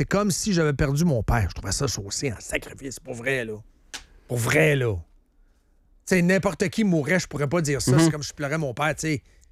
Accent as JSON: {"language": "French", "town": "Boischâtel", "region": "Quebec", "country": "Canada", "said": "Moi, je viens de Boischâtel."}